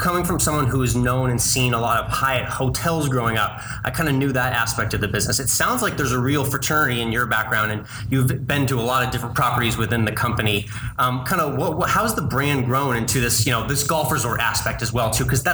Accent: Austin, Texas, United States; For golfers looking to visit Central Texas, I'm from Austin.

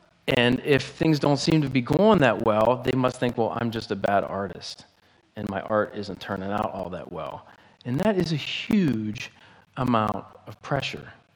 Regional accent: Pennsylvania, United States; I mean, I'm from Pennsylvania.

